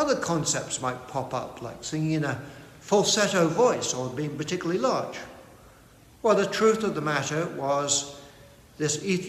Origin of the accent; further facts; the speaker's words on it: England, United Kingdom; Growing up in England, we had certain concepts about race.